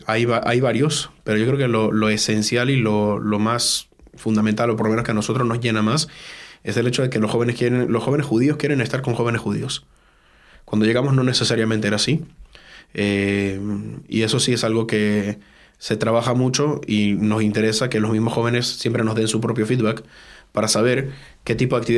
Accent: Venezuela; now in Madrid, Spain; Yo vengo de Sudamérica, de Venezuela.

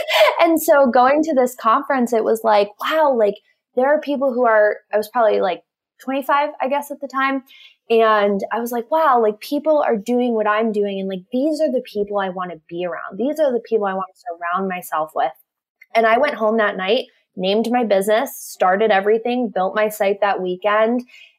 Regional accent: Cleveland, Ohio, United States; I grew up in Cleveland, and my business is actually named after an intersection in Cleveland.

